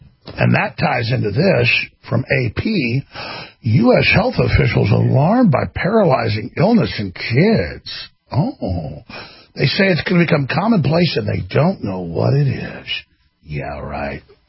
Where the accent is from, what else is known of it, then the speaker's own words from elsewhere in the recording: Dallas, Texas, United States; now in Austin, United States; but I grew up in Dallas. I didn't have any allergies